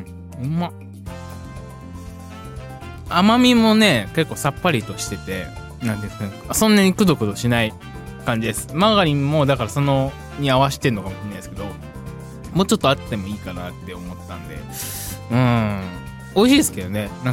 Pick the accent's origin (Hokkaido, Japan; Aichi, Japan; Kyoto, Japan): Kyoto, Japan; あのあと僕地元の京都に帰ってたりとかしてて